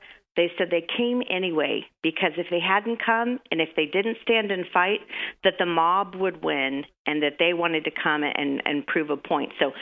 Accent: Oklahoma, United States; A lot of seniors that I know in Oklahoma, people my parents' age, where I grew up in Oklahoma, they said, man, we'd love to go

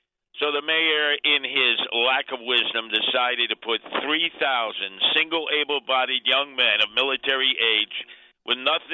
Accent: Brooklyn, New York, United States; also born or lived in Chicago, United States; I grew up on 46 in Rockwell, South Side, from age 1 to 5 before the family took me back to Brooklyn, and you know the rest of the story.

